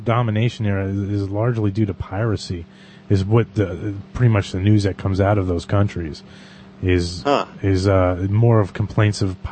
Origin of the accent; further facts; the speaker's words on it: East Coast, United States; We're from the East Coast here, and there's a smattering of stuff going on.